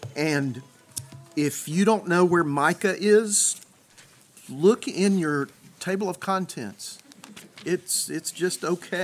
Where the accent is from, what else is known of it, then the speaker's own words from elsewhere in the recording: Tennessee, United States; the house where I grew up in East Tennessee is one of those places for me. That's the place where we moved in when I was just 4 years old, and lived there until I went to college